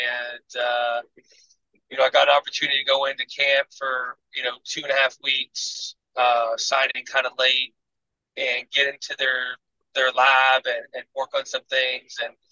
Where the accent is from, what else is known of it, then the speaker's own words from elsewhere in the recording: Los Angeles, California, United States; took a step back and signed with my hometown team with the Dodgers